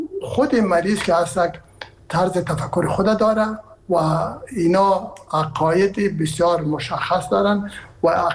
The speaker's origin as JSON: {"language": "Persian", "region": "Herat", "country": "Afghanistan", "said": "ما که هستم از هرات هستم و پدر و مادر من هرات هستن"}